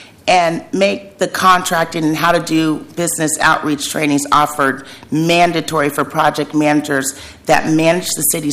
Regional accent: Portland, Oregon, United States; I grew up in Northeast Portland. My father, Big John, owned a barbershop called The House of Style on Union Avenue

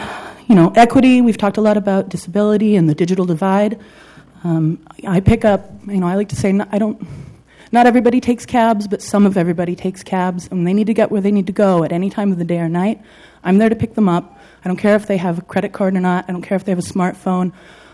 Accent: Portland, Oregon, United States; I'm a fourth-generation Oregonian. I was born and raised here in Portland proper.

